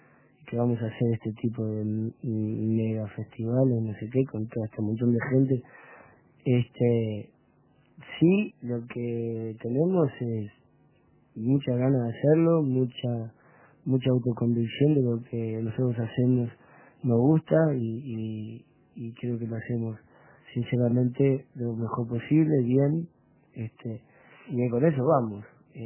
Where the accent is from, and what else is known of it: Uruguay